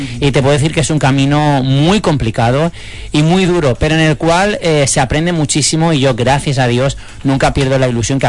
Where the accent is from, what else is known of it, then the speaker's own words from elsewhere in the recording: Spain; yo soy muy español y me gusta que digan